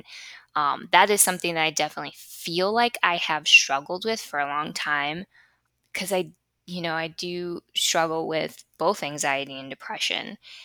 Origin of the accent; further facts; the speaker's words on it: Chicago, Illinois, United States; now in Florida, United States; But I was coming from Chicago, and the life that I had in Chicago was just pure escapism.